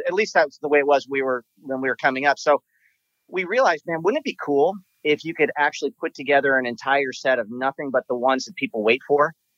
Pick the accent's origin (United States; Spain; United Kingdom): United States; California; everything that we grew up with in Southern California